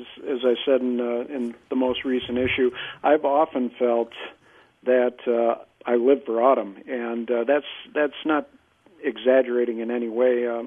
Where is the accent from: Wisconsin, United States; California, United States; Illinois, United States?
Wisconsin, United States; Green Bay; I grew up in Green Bay.